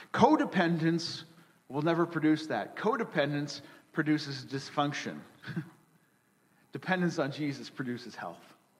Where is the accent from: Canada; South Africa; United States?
Canada; And being a Canadian, I politely answered her